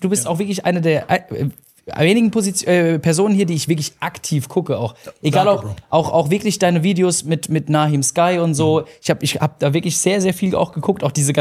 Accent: Mannheim, Baden-Württemberg, Germany; Ah jo, ich komme aus Mannheim.

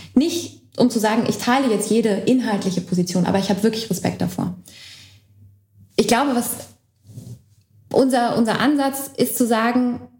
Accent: Berlin, Germany; ich bin in Berlin aufgewachsen und für mich war Ost-West nie ein Thema, bis ich aus Berlin weggezogen bin

